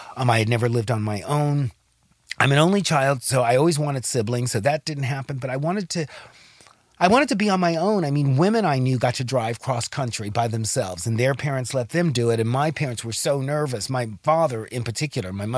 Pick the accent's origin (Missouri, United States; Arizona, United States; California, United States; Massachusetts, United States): California, United States; Burbank; born there; Burbank Studios, and I was born in Burbank.